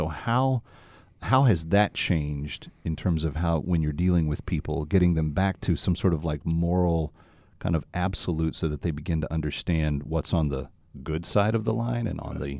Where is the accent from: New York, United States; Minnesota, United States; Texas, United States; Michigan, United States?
Texas, United States; Actually, I think we have some territory, at least in common, because I grew up in the Dallas-Fort Worth area.